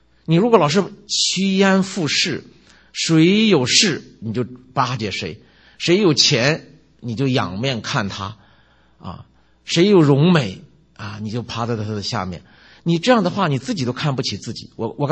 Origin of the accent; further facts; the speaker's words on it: Beijing, China; born there; 我出生在农村里，其实也不卑贱，我生在北京协和那个什么友谊医院